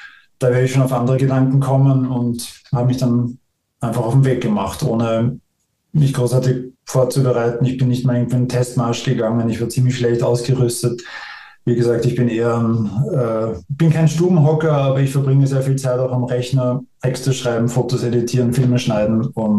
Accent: Vienna, Austria; Ich komme ja aus Wien

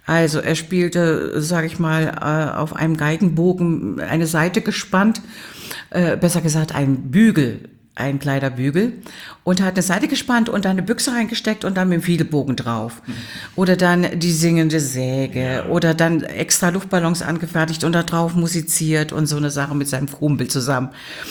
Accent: Suhl, Thuringia, Germany; accent: Thuringian

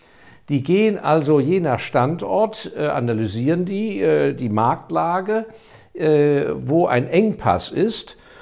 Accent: Germany; ich bin Deutscher

